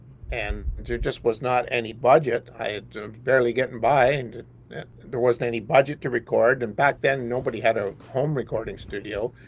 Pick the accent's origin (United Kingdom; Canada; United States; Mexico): Canada; I grew up in Canada when … was it for us.